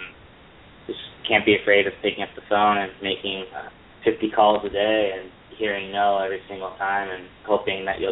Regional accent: Los Angeles, California, United States; growing up in Los Angeles, we had X Games here for so long

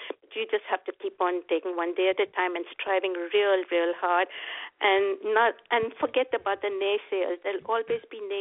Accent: India; now in United States; because I am from India. When I was growing up there

